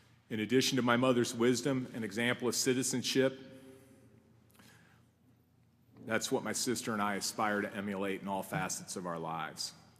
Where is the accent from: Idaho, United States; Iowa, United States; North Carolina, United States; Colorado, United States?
Iowa, United States; am now a citizen of the Commonwealth, but when people ask me where I'm from, I proudly say that I'm from Iowa.